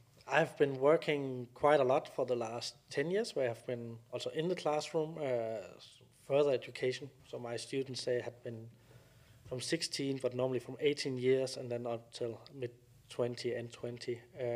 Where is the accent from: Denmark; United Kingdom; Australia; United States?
Denmark; English is a second language; I thought, yeah, but Denmark, it's a small country, 5.5 million people, so it's fewer people than are living in London.